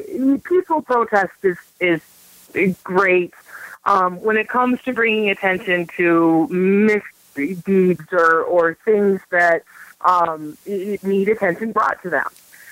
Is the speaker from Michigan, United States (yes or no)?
yes; Michigan, United States; I grew up in Michigan. We have a lot of migrant help.